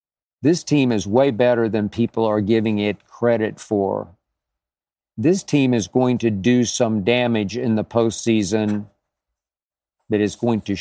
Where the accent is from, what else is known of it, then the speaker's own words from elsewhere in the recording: Oklahoma City, Oklahoma, United States; the Thunder faithful in my hometown of Oklahoma City completely turned on me.